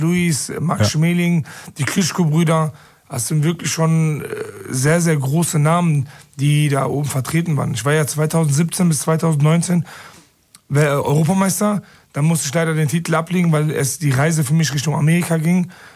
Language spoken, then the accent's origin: German; Bochum, North Rhine-Westphalia, Germany; ich bin in Bochum mehr oder weniger groß geworden, ne? Also zwar Wattenscheid, aber Wattenscheid ist immer so, ich sag mal, hat auch immer zu Bochum gehört, meiner Meinung nach.